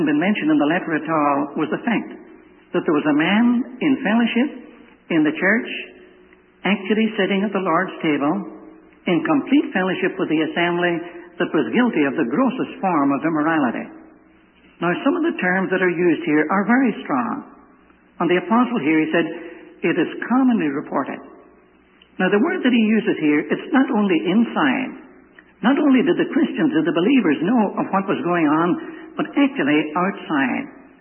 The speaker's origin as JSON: {"language": "English", "country": "Ireland", "said": "Well, I must confess that I'm an Irishman."}